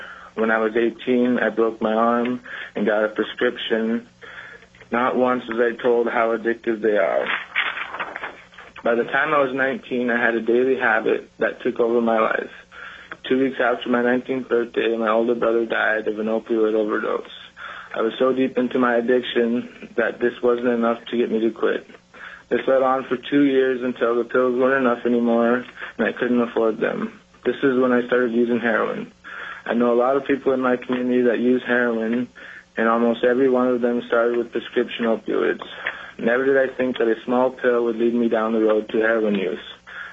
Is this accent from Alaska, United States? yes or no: yes; Dillingham, Alaska, United States; I am from Dillingham, Alaska. I have seen the opioid epidemic firsthand in my community.